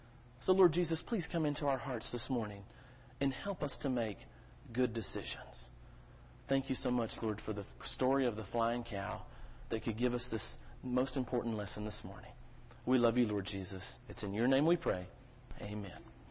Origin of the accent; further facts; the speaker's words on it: the South, United States; And growing up in the South, you hear so much about Southern hospitality, right?